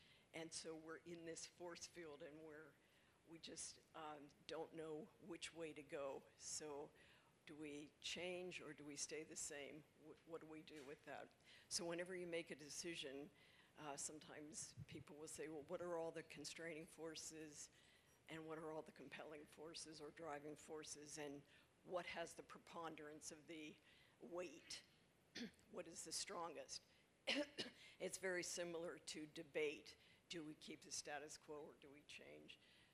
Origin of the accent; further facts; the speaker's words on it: East Coast, United States; And especially, I think, for me growing up on the East Coast, there was a lot of personal sense of anti-Semitism, or being othered, or being different, or being not accepted.